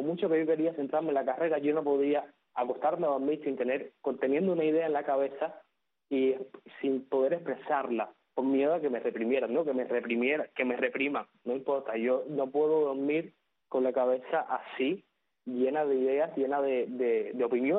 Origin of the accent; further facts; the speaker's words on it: Havana, Cuba; also born or lived in Villa Clara; now in Matanzas, Cuba; No, sí, porque yo soy habanero. Lo que pasa es que no he vivido, la mayor parte de mi vida no lo he vivido en La Habana. O sea, desde que ya crecí, siempre viví en Villa Clara y ahora estoy viviendo en Matanzas.